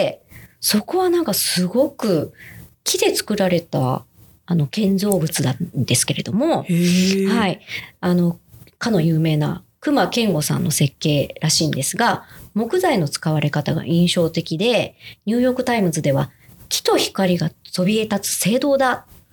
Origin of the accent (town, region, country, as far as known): Osaka, Japan